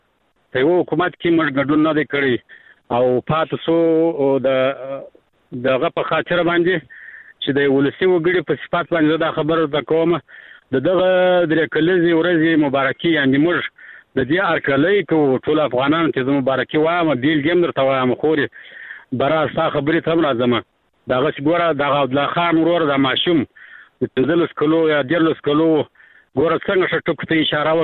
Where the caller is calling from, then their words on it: Arghandab, Kandahar, Afghanistan; لکندار ولایت ارغنداو ولسوالۍ سره د ټلیفون په کرښه خورې